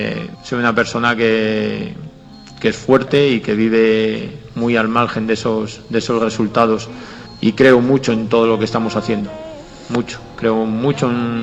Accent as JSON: {"language": "Spanish", "town": "León", "region": "Castile and León", "country": "Spain", "said": "soy muy cabezón, como somos los de León, los de la provincia de León"}